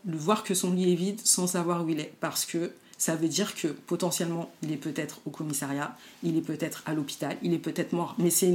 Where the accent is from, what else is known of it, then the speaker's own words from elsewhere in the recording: Trappes, Île-de-France, France; born there; je suis née à Trappes, dans les Yvelines, donc l'hiver, je connais comme toi